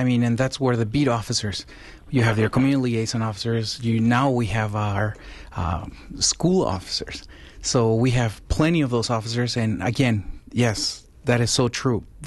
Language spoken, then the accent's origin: English; Mexico; growing up in Mexico, my dad had friends who were police officers